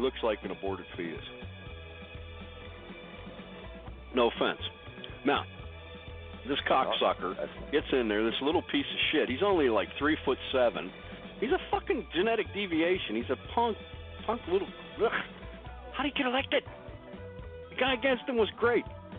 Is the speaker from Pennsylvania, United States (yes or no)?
yes; Pennsylvania, United States; It's funny though, because where I grew up in Western PA, oh my God, that was staunch Democrat growing up.